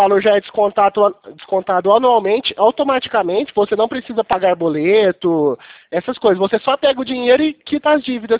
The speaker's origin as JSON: {"language": "Portuguese", "town": "Franca", "region": "São Paulo", "country": "Brazil", "said": "Eu sou aqui de Franca, São Paulo. Sou do interior."}